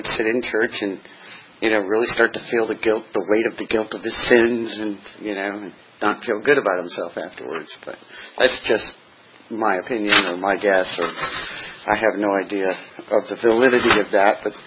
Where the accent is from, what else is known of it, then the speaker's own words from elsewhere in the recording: Albuquerque, New Mexico, United States; born there; I was born in Albuquerque, New Mexico.